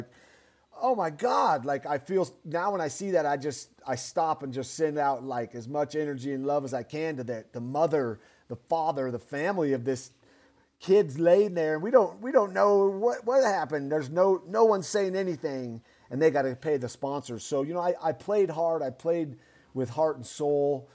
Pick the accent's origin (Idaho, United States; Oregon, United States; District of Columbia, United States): Idaho, United States; Boise; Did things I never could dream of being a young kid growing up in Boise, Idaho.